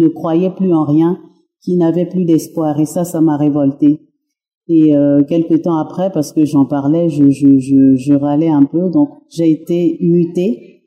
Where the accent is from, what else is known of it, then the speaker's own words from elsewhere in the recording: Gabon; J'ai fait mes études à Rouen. Je suis gabonaise